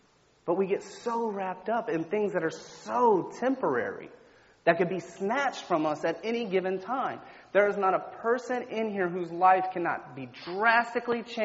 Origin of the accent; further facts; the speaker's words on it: Sanford, Florida, United States; now in Deltona, United States; I love Sanford. I was born and raised in Sanford. But I live in Deltona. I've been over there for 10 years.